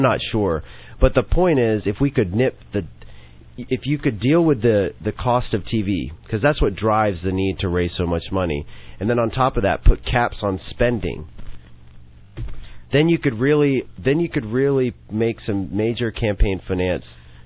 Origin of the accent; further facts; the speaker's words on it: Georgia, United States; I grew up in South Georgia. You know, my friends were South Georgians.